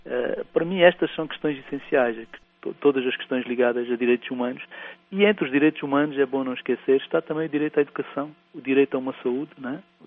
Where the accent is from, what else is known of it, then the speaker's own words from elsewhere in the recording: Huambo, Angola; me agrada ouvir alguém da minha cidade natal, do Uambo, né?